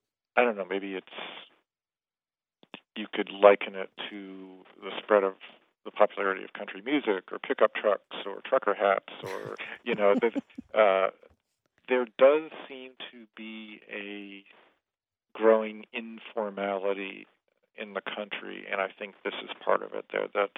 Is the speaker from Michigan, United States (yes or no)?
yes; Michigan, United States; Right. Yeah, I grew up in Michigan.